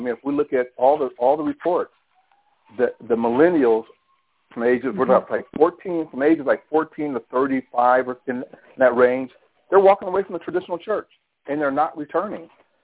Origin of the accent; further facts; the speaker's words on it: Pomona, California, United States; And we went back, and we're both in the same town. And so we went back, which was Pomona, California, and just started.